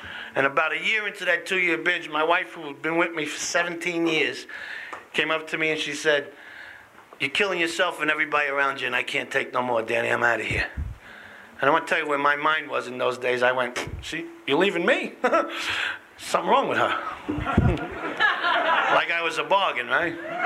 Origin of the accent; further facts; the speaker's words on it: New York City, New York, United States; And in my neighborhood, I tell you, I come from Little Italy.